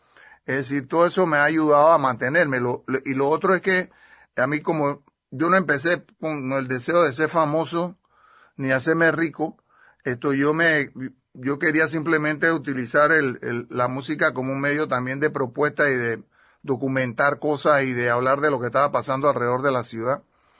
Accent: Panama; moved away

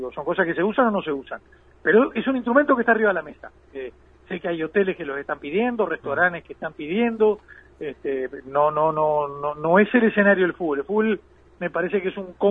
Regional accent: Uruguay; pero como uruguayo e integrante de este gobierno, estoy enormemente orgulloso de que el Uruguay pueda dar este paso.

